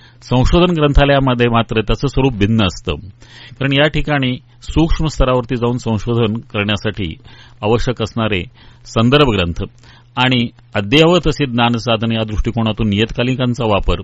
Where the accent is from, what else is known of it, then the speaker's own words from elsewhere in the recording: Sawantwadi, Maharashtra, India; मी मूळतः सावंतवाडीचा